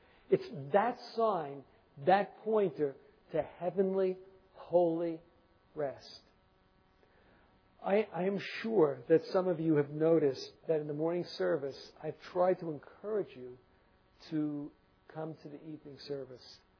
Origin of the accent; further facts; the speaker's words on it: New York City, New York, United States; I mean, you know, growing up in New York City, you get an idea of how the absurd levels of this were enacted